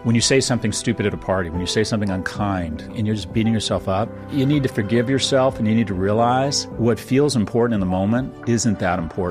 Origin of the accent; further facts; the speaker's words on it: California, United States; born there; I was born in California in the 60s, a white heterosexual male, which was like hitting a lottery.